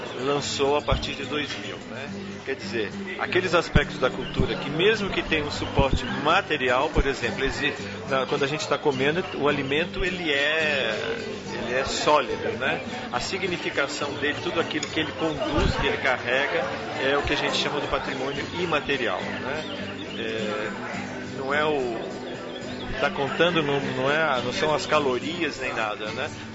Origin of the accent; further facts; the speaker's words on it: Rio de Janeiro, Brazil; que é bem diferente da fluminense de onde eu venho.